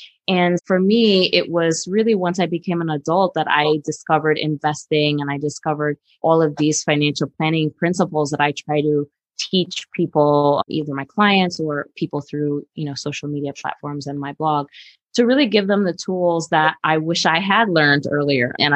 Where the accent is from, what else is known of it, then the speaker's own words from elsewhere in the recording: New York, United States; I grew up, my mom is from Puerto Rico. I grew up in New York, like Mabel